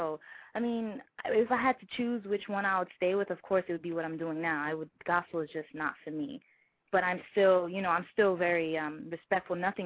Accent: Bridgeport, Connecticut, United States; from Connecticut, Bridgeport.

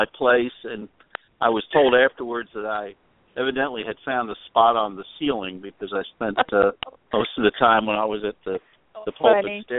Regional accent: New Jersey, United States; also born or lived in New York; And I grew up in New Jersey and then New York, and can remember beginning my religious education at a very young age.

